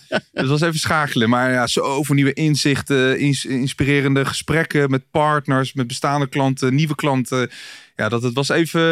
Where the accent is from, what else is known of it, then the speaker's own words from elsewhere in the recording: The Hague, South Holland, Netherlands; Ja, dus ik kom uit Den Haag. Zal je waarschijnlijk ook wel horen.